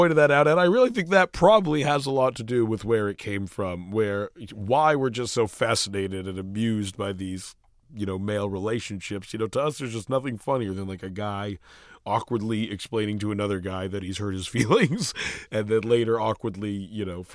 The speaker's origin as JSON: {"language": "English", "town": "Vancouver", "region": "British Columbia", "country": "Canada", "tie": "born or raised there", "said": "when we grew up in Vancouver, you know, our friends were, I don't know if I'd say callous"}